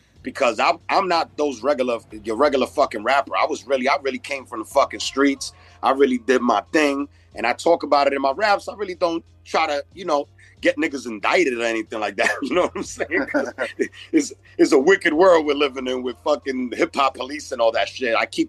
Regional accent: New York City, New York, United States; You know, growing up in Corona, Queens, and Flushing

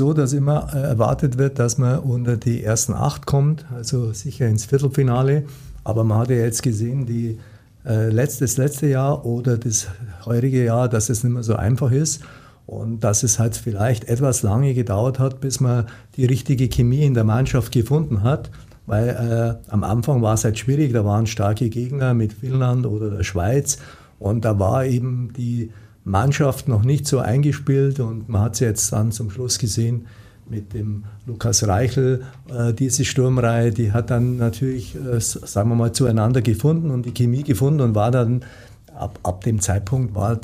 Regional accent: Augsburg, Bavaria, Germany; born there; Ich bin in Augsburg geboren und habe dort meine Anfangskarriere im Eishockey begonnen und bin dann 1979 nach Garmisch gewechselt. Dort habe ich 3 Jahre verbracht

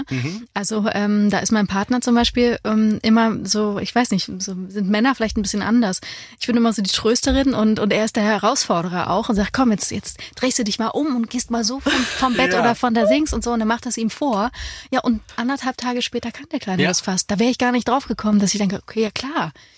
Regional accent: Weimar, Thuringia, Germany; born there; Ich bin in Weimar geboren

